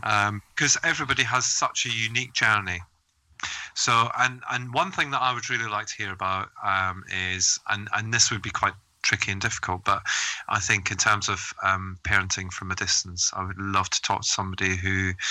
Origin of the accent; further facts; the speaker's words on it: Scotland, United Kingdom; I'm from Scotland, so it's very similar. It's just the accents are slightly different.